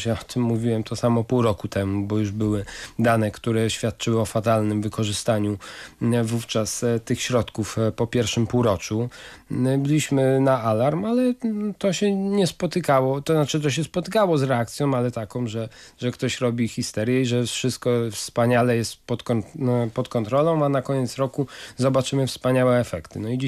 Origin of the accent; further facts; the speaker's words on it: Fordon, Kuyavian-Pomeranian Voivodeship, Poland; No ja jestem z Fordonu, gdzie w ogóle przecież w dzisiejszym starym Fordonie się przenikały trzy kultury.